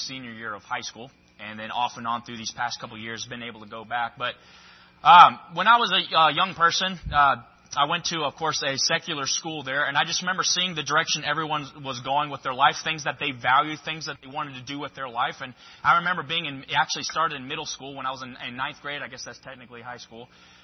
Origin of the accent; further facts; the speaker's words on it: Taiwan; I was born and raised in Taiwan. My parents are missionaries there.